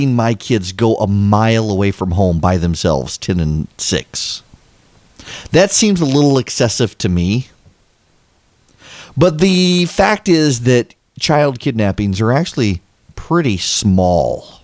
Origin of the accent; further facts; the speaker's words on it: Dubai, United Arab Emirates; I grew up in Dubai, and we lived in a very safe, well, we didn't live in a gated community at all. We lived out in the middle of the city, but it was a subdivision of sorts of American families.